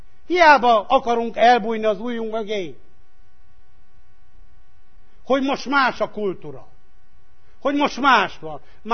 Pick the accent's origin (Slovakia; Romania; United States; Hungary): Romania; Transylvania; Még akkor is, ha székely vagyok.